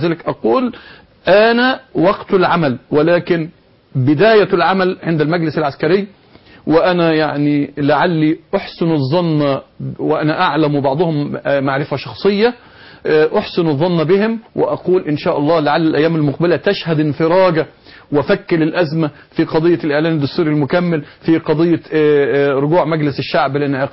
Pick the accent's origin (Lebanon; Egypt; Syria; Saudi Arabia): Egypt; كمصريين جميعا